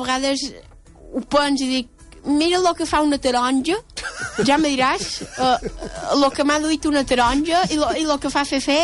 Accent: Balearic Islands, Spain; nosaltres com a bons mallorquins volem que el nostre producte sigui espectacular

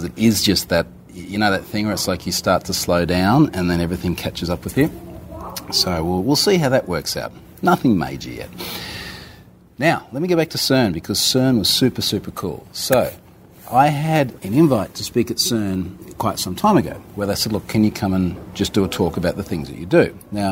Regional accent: Australia; Which for me as an Australian is really amazing because we don't border anything and not even close to anything.

